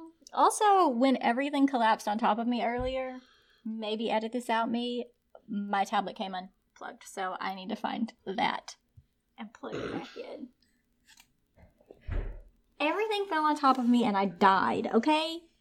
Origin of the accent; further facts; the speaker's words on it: Arkansas, United States; I'm from Arkansas. I can say yeehaw.